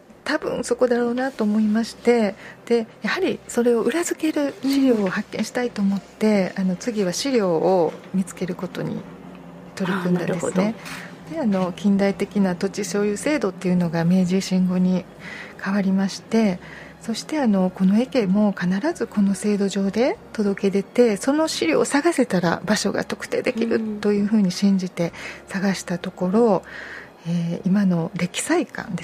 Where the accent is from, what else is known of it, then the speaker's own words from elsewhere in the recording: Kyoto, Japan; 京都で生まれて京都で育ちました